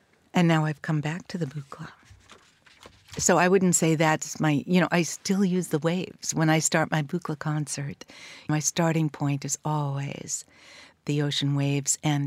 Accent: Massachusetts, United States; I'm from the East, so I grew up outside of Boston.

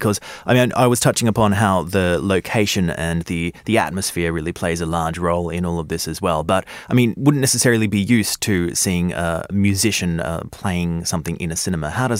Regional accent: Australia; when I was growing up in Australia, and there weren't always the beautiful old cinemas that would be showing older films

